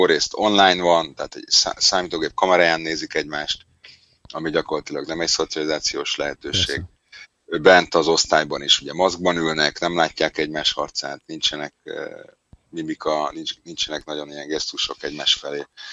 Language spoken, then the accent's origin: Hungarian; Hungary; itt igenis is nagyon-nagyon pozitív a ennek a megítélése, hogy igen, magyarok vagyunk.